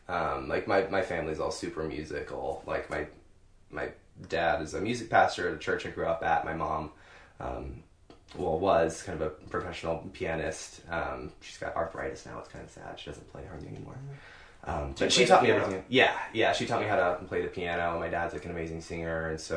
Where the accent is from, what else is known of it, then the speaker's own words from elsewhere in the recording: Arkansas, United States; now in Kansas City, United States; I grew up in Northwest Arkansas, actually. Moved here after college.